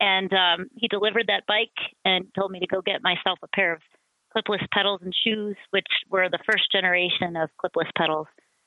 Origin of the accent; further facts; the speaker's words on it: Lakewood, Ohio, United States; I am a Lakewood girl. I grew up in Lakewood. I'm like a third generation Lakewood person.